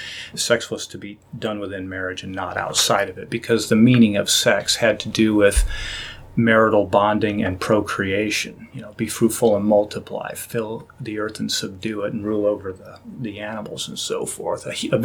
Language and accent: English; United States; Of course, I believe in freedom. I'm an American, for goodness sakes.